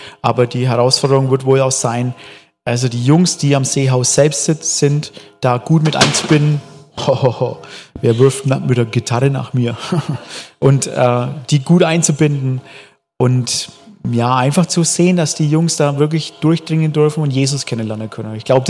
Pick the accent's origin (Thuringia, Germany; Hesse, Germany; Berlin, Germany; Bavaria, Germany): Bavaria, Germany; accent: Franconian; moved away; Also, ich bin ein Oberfranke, ein richtiger, von daher darf ich das sagen und wir sind vor vielen, vielen Jahren ausgezogen von Oberfranken.